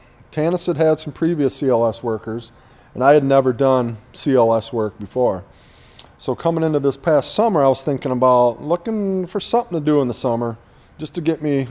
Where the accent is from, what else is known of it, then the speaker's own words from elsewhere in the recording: Sparta, United States; When I was growing up in Sparta, one of my mom's good friends taught out at Lincoln School on Lincoln campus.